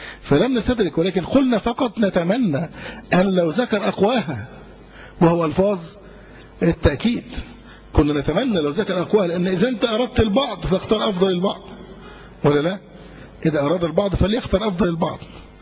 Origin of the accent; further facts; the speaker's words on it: Egypt; عندنا فقط في مصر